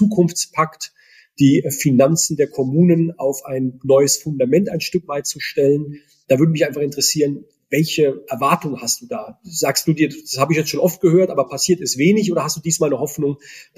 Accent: Heidelberg, Baden-Württemberg, Germany; in meiner Heimat in Heidelberg vor wenigen Wochen.

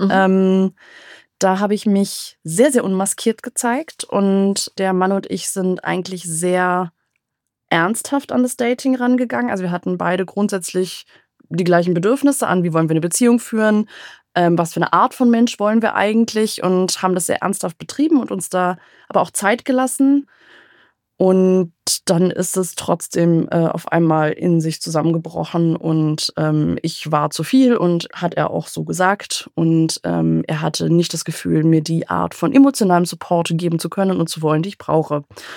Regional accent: Berlin, Germany; moved away as an adult; now in Franconia, Germany; Berlin ist auch meine Heimat. Ich bin ja nur vor 7 Jahren ausgewandert.

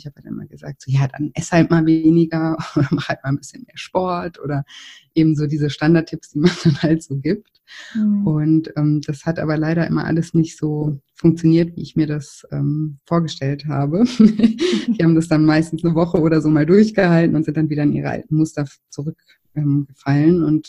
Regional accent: Lake Constance, Germany; ich komme vom Bodensee, ganz aus Süddeutschland.

